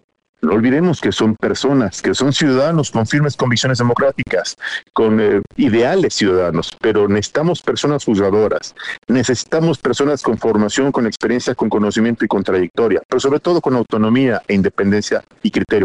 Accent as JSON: {"language": "Spanish", "country": "Mexico", "said": "como mexicano"}